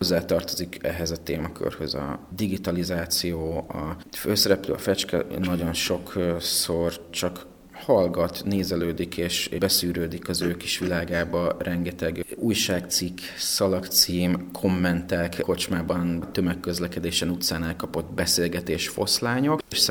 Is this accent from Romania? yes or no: no; Mosonmagyaróvár, Győr-Moson-Sopron, Hungary; now in Budapest, Hungary; Igen, egy vidéki kisvárosból, Mosonmagyaróvárról jöttem, ott születtem, ott nőttem fel, ott végeztem az iskoláimat. Én is Budapesten élek